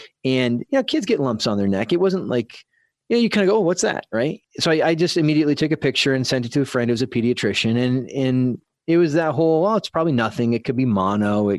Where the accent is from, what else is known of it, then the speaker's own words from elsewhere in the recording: San Diego, California, United States; And we're from San Diego area.